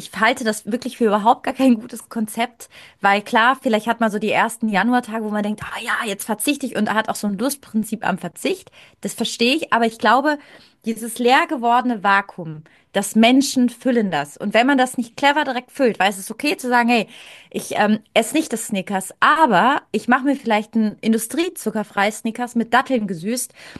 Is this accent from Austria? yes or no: no; Italy; ich komme aus Italien, wir haben schon darüber gesprochen.